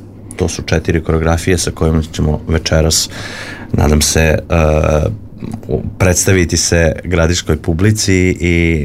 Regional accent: Serbia; samim tim angažovanjem nas profesionalaca koji dolazimo iz Srbije.

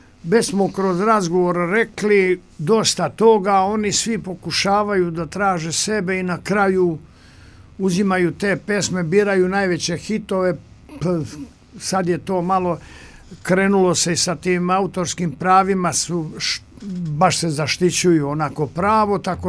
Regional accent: Dragačevo, Šumadija and Western Serbia, Serbia; Pa to ti je isti melos, kod nas u Dragačevu.

